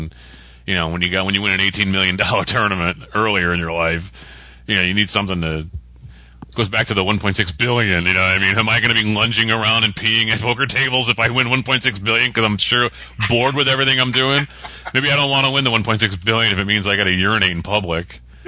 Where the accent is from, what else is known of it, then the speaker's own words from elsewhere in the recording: Connecticut, United States; Very exciting, my home state, Connecticut.